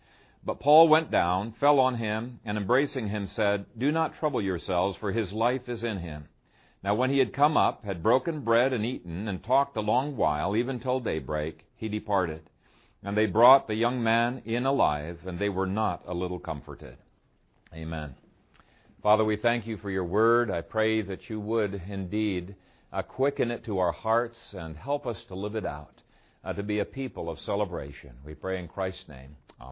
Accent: Ethiopia; it reminds me of the churches that I grew up with in Ethiopia.

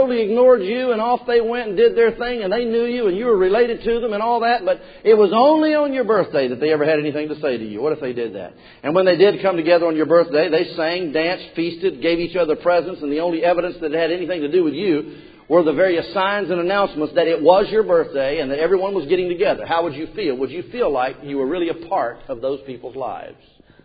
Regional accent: the South, United States; accent: Southern; I've decided to just keep my Southern accent. Is that all right? It's just the best I can do.

